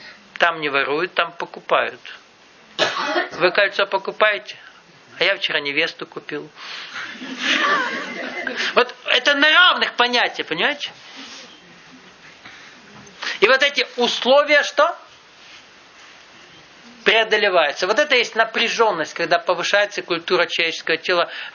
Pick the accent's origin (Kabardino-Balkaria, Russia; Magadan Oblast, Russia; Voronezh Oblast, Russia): Kabardino-Balkaria, Russia; Nalchik; Я вырос в Нальчике, знаю, что говорю.